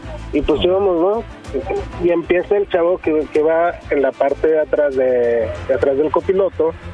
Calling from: Guadalajara, Jalisco, Mexico; de Guadalajara.

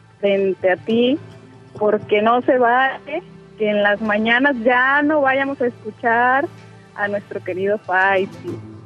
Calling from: Puerto Vallarta, Jalisco, Mexico; De Puerto Vallarta.

